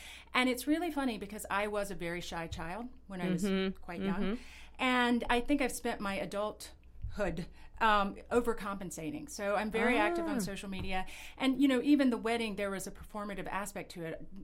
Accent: North Carolina, United States; I'm from North Carolina. So I grew up in this really small town of about 7,000 people.

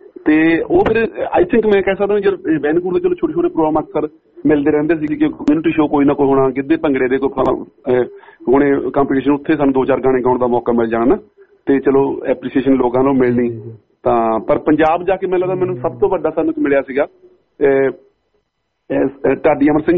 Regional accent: Punjab, India; ਇਲਾਕਾ ਜੀ ਸਾਡੇ ਪਿੰਡ ਤੋਂ 8-10 ਕਿਲੋਮੀਟਰ ਮਾਲਪੁਰ ਜੀ, ਥਾਣਾ ਸਾਡਾ ਮਾਲਪੁਰ ਪੈਂਦਾ ਜੀ, ਜ਼ਿਲ੍ਹਾ ਹੁਸ਼ਿਆਰਪੁਰ ਤਹਿਸੀਲ ਗੜ ਸ਼ੰਕਰ ਪਿੰਡ ਦੀ ਸਾਡਾ ਇਲਾਕਾ

